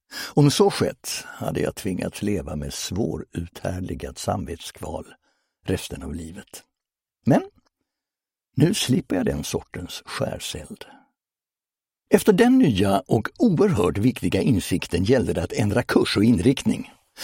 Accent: Laholm, Halland County, Sweden; Jag har i vanlig ordning valt att använda min hemkommun Laholm som underlag

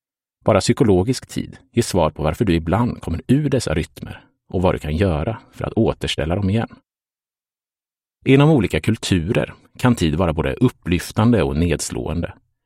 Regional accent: Karlskoga, Örebro County, Sweden; fyllde den gula skåpbilen med paket som skulle levereras till företag runt om i min hemstad Karlskoga

